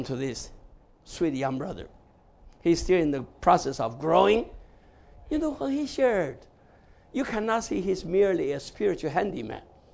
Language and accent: English; China; English is a second language; moved away; You know, when I first come, you know, I'm from China, right?